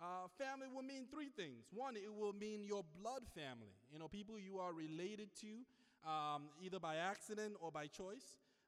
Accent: Nigeria; English is a second language; I am from Nigeria, but it's been a long time.

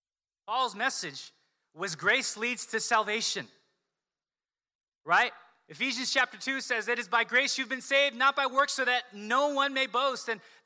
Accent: Toms River, New Jersey, United States; I tell people I'm from Toms River, nobody knows where that is.

